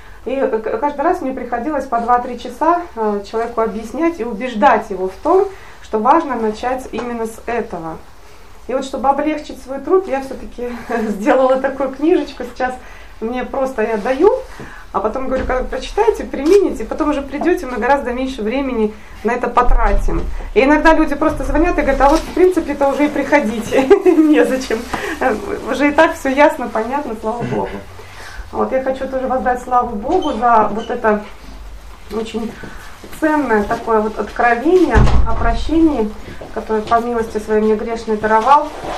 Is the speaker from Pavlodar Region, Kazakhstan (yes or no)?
no; Almaty, Kazakhstan; Я из Алматы, там плюс 30. Никак не могу адаптироваться.